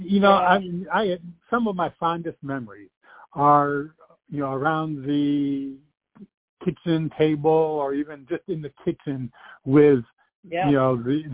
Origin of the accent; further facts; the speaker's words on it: New York, United States; Now, even though I grew up in New York, I don't think I've ever actually been into New Jersey.